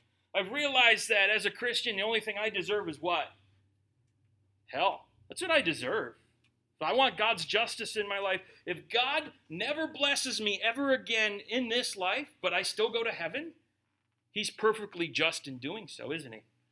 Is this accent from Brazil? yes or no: no; United States; I'm an American. I have sicknesses because I eat too much.